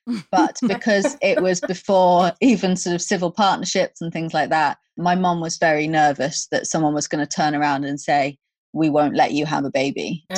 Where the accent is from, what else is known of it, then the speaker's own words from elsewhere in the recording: London, United Kingdom; born there; that's where I was born in London.